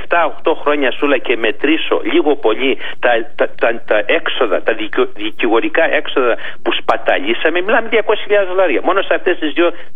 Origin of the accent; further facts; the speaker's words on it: Greece; σαν Έλληνας τώρα